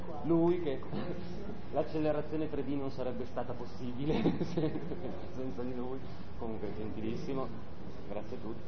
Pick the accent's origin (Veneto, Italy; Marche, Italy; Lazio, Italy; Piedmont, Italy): Piedmont, Italy; Turin; Se siete di Torino, io sono di Torino